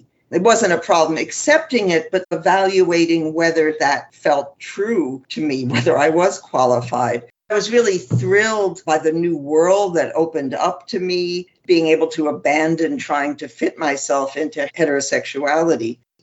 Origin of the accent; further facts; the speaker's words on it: New York City, New York, United States; I was born in New York City, the only child of two Jewish doctors. I grew up in Manhattan and in New York's Hudson Valley